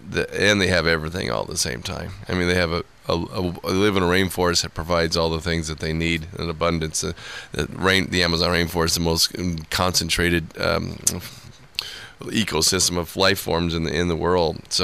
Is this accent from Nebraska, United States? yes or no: yes; Wahoo, Nebraska, United States; born there; I was born in Wahoo